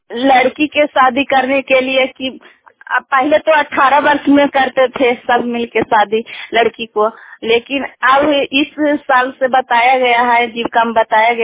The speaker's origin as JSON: {"language": "Hindi", "town": "Pachaura", "region": "Bihar", "country": "India", "said": "मैं पचौरा गांव से हूँ और नालंदा जिला से हूँ, चांदी एलएस से हूँ।"}